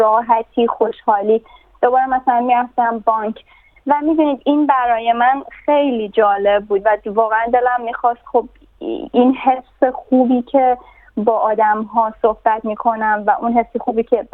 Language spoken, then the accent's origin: Persian; Tehran, Tehran Province, Iran; moved away as an adult; also born or lived in Rasht / United States / Austria; من همونطور که گفتین در ایران به دنیا آمدم، در واقع در رشت هم به دنیا آمدم ولی در تهران بزرگ شدم. یک سال حدود در دبیرستان من آمریکا درس خوندم.